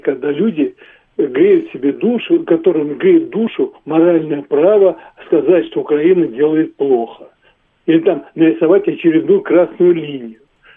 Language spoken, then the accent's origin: Russian; Moscow Oblast, Russia; Я из Подмосковья.